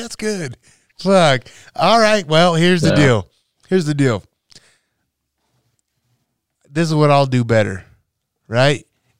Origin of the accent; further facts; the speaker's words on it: Nebraska, United States; So True Value, when I grew up in Nebraska, it used to be called Gibson's.